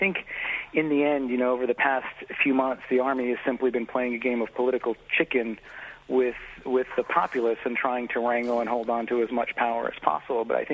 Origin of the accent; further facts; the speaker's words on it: New York, United States; now in Dubai, United Arab Emirates; I'm a New Yorker, so it's hard to stay away.